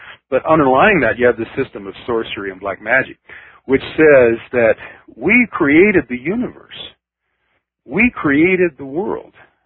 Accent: United States; although since I grew up in America, it took me, you know, about 30 years to realize that it was, you know, something, you know, unique and to be proud of.

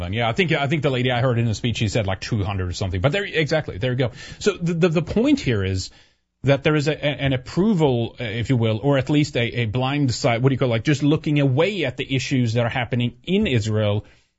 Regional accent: Sweden; English is a second language; I used to drink too a lot of growing up in Sweden.

